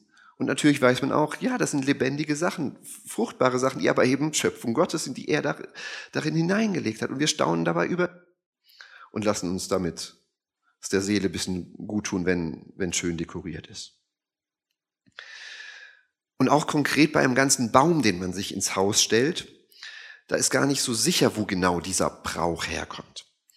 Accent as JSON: {"language": "German", "country": "Germany", "said": "Also als Deutsche müssen wir auch unser Deutschsein nicht ablegen"}